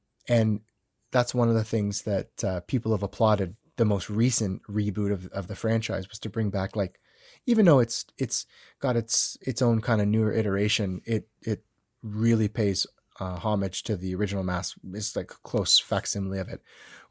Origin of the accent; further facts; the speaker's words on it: Canada; we're Canadian.